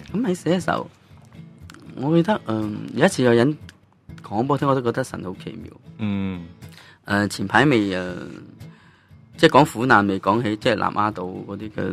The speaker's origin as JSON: {"language": "Cantonese", "country": "Hong Kong", "said": "我哋香港人其实都好幸福下㗎喇。"}